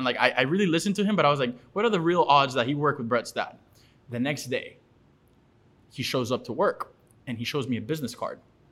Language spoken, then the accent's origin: English; Bay Harbor, Florida, United States; I grew up in Bay Harbor with my mom, and we always went to Costco across the street.